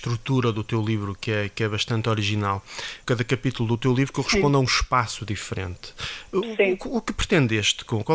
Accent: Portugal; mas como portugueses nós falamos do racismo em Portugal

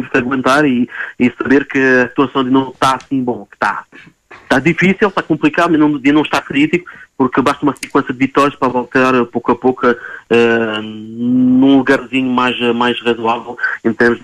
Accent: Portugal; sou português

